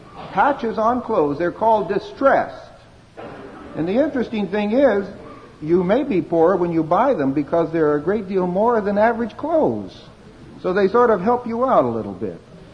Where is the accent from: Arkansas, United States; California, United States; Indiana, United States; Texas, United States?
California, United States; San Diego; that I'm from San Diego.